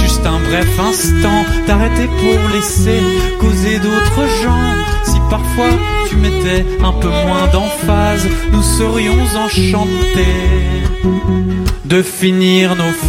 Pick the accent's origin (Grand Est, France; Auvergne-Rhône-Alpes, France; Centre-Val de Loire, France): Centre-Val de Loire, France; Orléans; parce qu'on vient d'Orléans